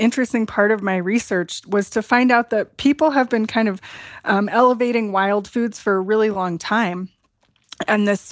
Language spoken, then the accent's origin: English; New Mexico, United States; So I grew up in New Mexico, just outside of Santa Fe, and we lived on about 20 acres of high desert mountain.